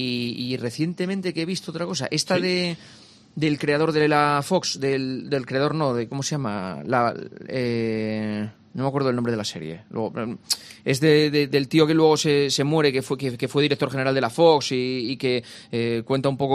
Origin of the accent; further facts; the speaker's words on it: Gijón, Asturias, Spain; now in Madrid, Spain; Era la selva porque claro, yo vine de Gijón y yo flipado.